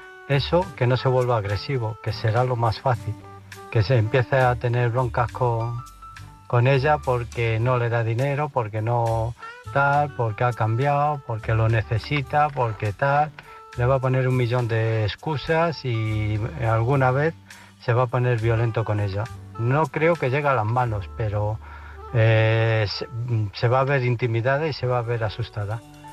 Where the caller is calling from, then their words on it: Illescas, Castilla-La Mancha, Spain; de Illescas.